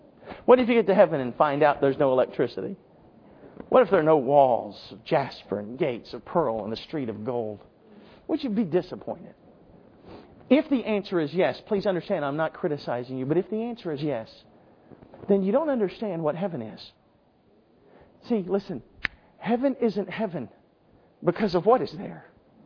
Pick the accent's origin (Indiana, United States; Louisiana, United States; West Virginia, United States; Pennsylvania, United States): West Virginia, United States; now in North Carolina, United States; I'm from West Virginia and I live in North Carolina.